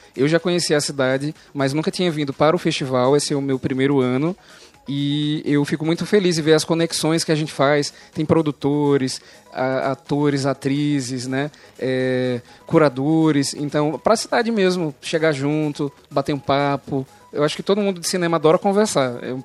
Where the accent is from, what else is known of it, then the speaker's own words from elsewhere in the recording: Bezerros, Pernambuco, Brazil; eu sou de Bezerros, que é uma cidade do Agreste de Pernambuco, fica vizinha a Caruaru. Caruaru é uma cidade maior, tem salas de cinema, mas Bezerros não tem.